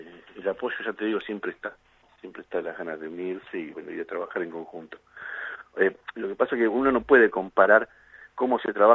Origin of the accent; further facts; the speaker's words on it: Argentina; viste cómo somos los argentinos, que sacamos de la manga el as